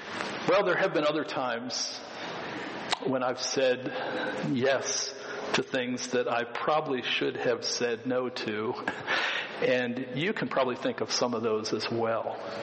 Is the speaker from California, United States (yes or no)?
no; Carlisle, Pennsylvania, United States; Many of you know that I grew up over in Carlisle, and the neighborhood I grew up in was not far from the Carlisle Fairgrounds, where they have the car shows today.